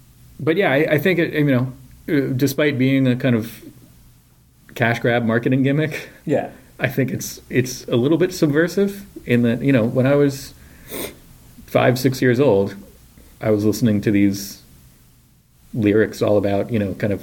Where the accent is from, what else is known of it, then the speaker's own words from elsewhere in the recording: New York, United States; me growing up on Long Island in the 70s, 80s.